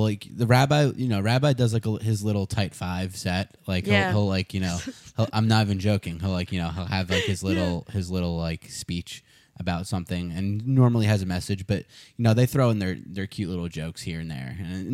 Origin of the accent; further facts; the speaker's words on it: Syosset, New York, United States; I'm Syosset. Yeah. So, like, I'm on the border of Nassau and Suffolk, and I'm, like, you know, I'm, like, kind of, like, in the middle.